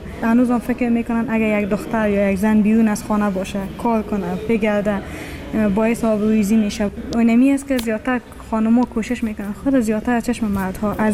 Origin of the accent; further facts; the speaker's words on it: Afghanistan; مردم تا میشنون که ما افغان هستیم از ما فرار میکنن